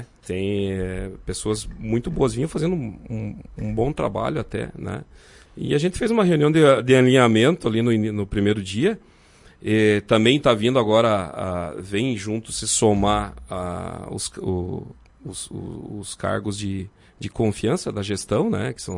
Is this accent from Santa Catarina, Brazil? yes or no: yes; Fraiburgo, Santa Catarina, Brazil; lá em Santa Catarina, que eu sou de Fraiburgo, aí eu fiz colégio agrícola, técnico agrícola